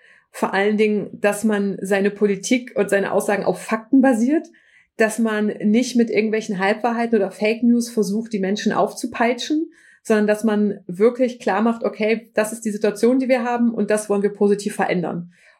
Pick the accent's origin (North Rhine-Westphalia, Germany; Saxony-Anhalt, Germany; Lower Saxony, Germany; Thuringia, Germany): Saxony-Anhalt, Germany; Merseburg; born there; Also Merseburg zum Beispiel, wo ich geboren bin